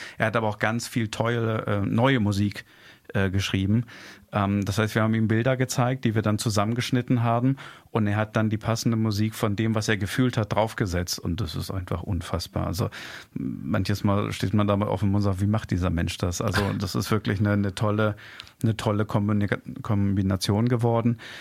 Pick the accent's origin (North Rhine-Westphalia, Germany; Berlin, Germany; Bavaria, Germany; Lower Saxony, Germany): Lower Saxony, Germany; Hemmingen; in Hannover-Hemming, also vor den Toren Hannovers, wo ich herkomme